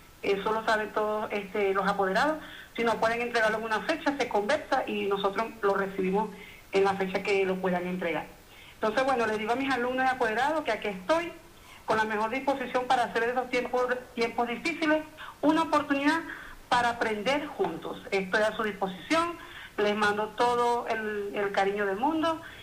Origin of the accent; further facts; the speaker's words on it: Venezuela; now in El Salvador; en mi país, Venezuela